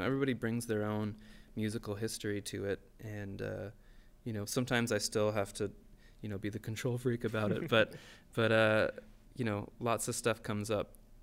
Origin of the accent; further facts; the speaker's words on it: New Jersey, United States; I was raised in New Jersey on a pretty steady diet